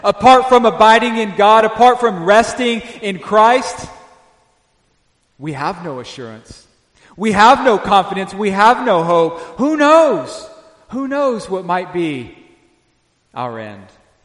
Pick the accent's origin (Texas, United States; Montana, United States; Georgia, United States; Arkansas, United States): Arkansas, United States; And I grew up in Northwest Arkansas, which is, you know, maybe an hour and a half from the Oklahoma state line.